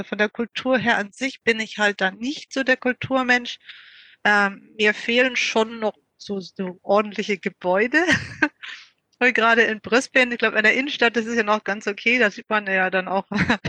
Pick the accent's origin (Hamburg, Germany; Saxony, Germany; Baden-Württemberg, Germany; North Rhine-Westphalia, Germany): Hamburg, Germany; moved away as an adult; now in Australia; Ich komme aus Hamburg. Ja, bin ein Fischkopf, ne? Ich habe dort 30 Jahre gelebt, studiert und dann bin ich zum Austauschstudium nach Australien gekommen.